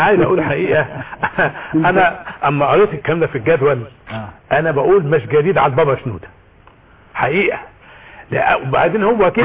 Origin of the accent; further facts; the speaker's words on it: Egypt; احنا كلنا مصريين